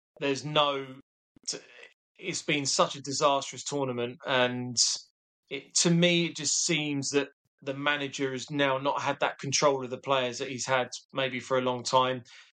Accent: England, United Kingdom; I'm English. I was born in England.

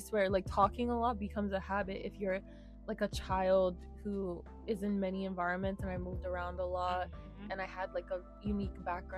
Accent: United Kingdom; like I'm British and I don't you just wouldn't know that from hearing me talk and stuff.

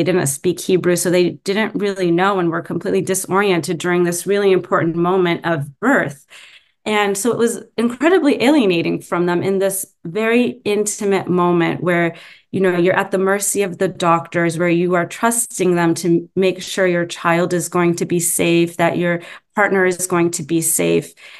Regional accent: California, United States; born or raised there; now in Oakland, United States

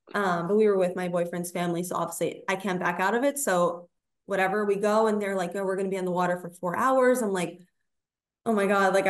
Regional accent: New York City, New York, United States; I grew up in New York City, so like my whole family lives here and like my friends

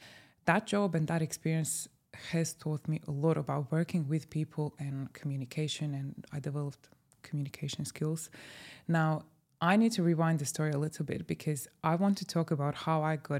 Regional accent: Croatia; English is a second language; moved away as an adult; now in London, United Kingdom; And then I went back to Croatia, and I knew that I want to move out of my hometown, and I'm grateful that I have had the opportunity to move to London. So I packed my whole life in one suitcase and moved to London.

